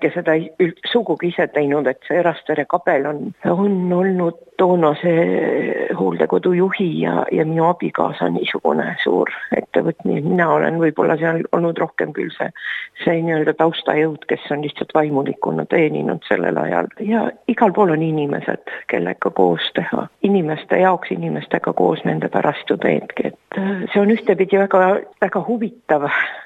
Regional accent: Rõuge, Võru County, Estonia; also born or lived in Kullamaa; vanaisa teenis esmalt Kullamaa kogudust siis, kui ma sündisin ja hiljem Rõuges oli ta. Nõukogude ajal siis oli kogu aeg kirikus midagi teha ja eks me kasvasime seal lastena kiriku juures

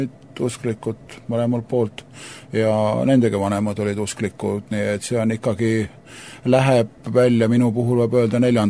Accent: Hiiu County, Estonia; täiesti põline hiidlane, igast suunast.

